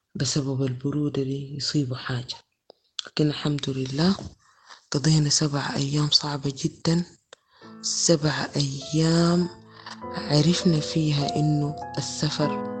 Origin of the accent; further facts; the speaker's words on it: Sudan; now in Libya; كسودانيين بقينا كتار في ليبيا، فأصبح التضجر